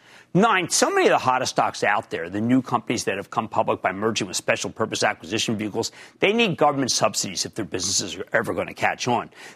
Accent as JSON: {"language": "English", "region": "New Jersey", "country": "United States", "tie": "born or raised there", "said": "Let's go to David, my home state of New Jersey."}